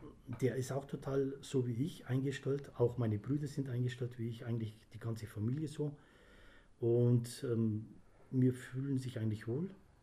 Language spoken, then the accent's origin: German; Weiden, Bavaria, Germany; groß geworden bin ich eigentlich in Weiden, also mit 4 Jahren bin ich rüber.